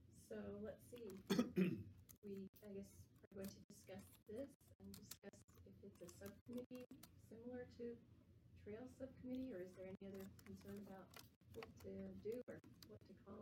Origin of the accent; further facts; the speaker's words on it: North Salt Lake, Utah, United States; I grew up in North Salt Lake. My parents are